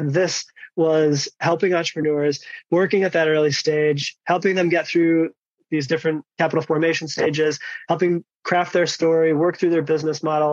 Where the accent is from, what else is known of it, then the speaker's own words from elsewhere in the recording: Chicago, Illinois, United States; moved away as an adult; now in Luxembourg; I am from Chicago in the US, if you couldn't tell by my giveaway accent, but moved here to Europe about 5 years ago